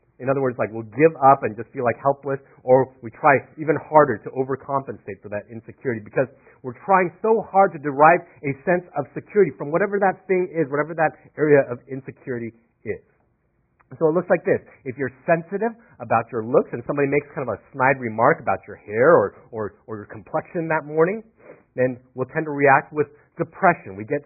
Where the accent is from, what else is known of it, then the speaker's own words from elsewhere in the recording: Florida, United States; also born or lived in Pennsylvania; I grew up on the East Coast, born in Pennsylvania, but raised mostly in Florida.